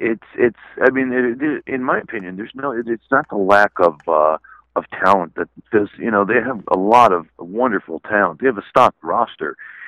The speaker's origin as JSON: {"language": "English", "region": "New Jersey", "country": "United States", "said": "you'd go down the Jersey Shore, where I'm from the Northeast."}